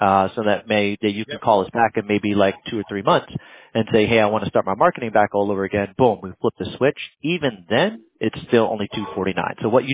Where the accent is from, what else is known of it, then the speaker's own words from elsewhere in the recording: Hoboken, New Jersey, United States; I was born and raised in New Jersey. So I was born in Hoboken.